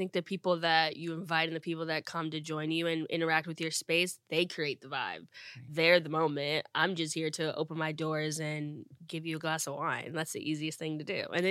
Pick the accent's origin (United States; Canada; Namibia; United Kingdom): United States; New Jersey; also born or lived in Akron, Ohio; New Jersey. I lived there since I was 10. I'm originally from Akron, Ohio. I was born in the same hospital as LeBron James and Steph Curry.